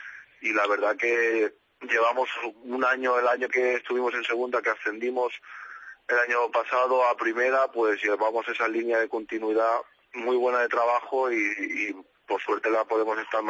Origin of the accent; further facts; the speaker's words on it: Barcelona, Catalonia, Spain; born there; soy nacido en Barcelona. Mi madre de allí, de Vilassar de Mar, cerca de Barcelona, y mi padre de Sevilla